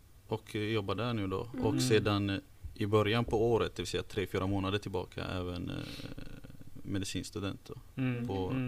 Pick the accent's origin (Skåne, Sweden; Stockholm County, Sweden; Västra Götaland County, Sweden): Västra Götaland County, Sweden; Gothenburg; now in Linköping, Sweden; kommer från Göteborg, fast nu kommer jag faktiskt från Linköping, så att jag är bosatt där för tillfället. Mm. Men grunden från Göteborg.